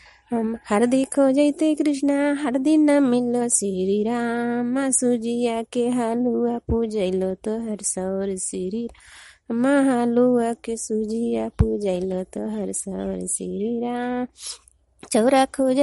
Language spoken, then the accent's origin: Hindi; Nursarai, Bihar, India; ग्राम हंगनपुरा, पंचायत बरारा, प्रखंड नूरसराय, मैं नालंदा जिला की निवासी हूँ।